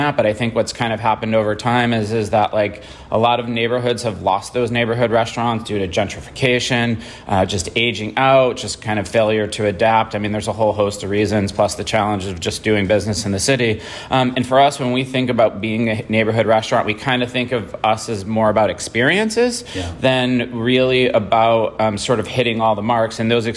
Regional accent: Waterbury, Connecticut, United States; So I grew up in Waterbury, Connecticut, which is a really blue-collar town. My family, I'm half Lithuanian, half Italian

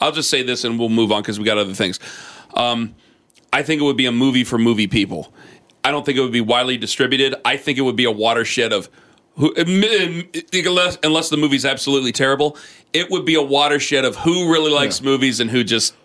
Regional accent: Ohio, United States; Well, I grew up in Northeast Ohio.

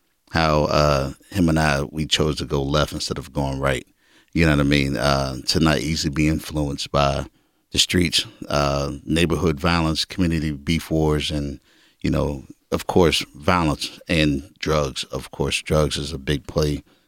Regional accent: California, United States; I was born and raised in St. Clair Village. It is no longer there, so it was the actual St. Clair Village, you know what I mean? So it was torn down.

